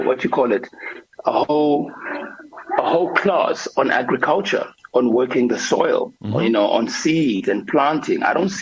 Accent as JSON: {"language": "English", "town": "Ladysmith", "region": "KwaZulu-Natal", "country": "South Africa", "tie": "born or raised there", "said": "I was born at home in the Bundus, in the rural areas of Ladysmith."}